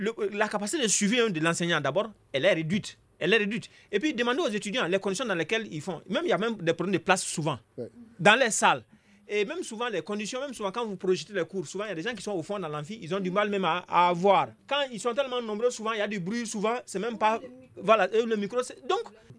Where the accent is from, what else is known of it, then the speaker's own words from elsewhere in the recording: Mali; Si on va à Ségou, on est malien, on est fonctionnaire du Mali.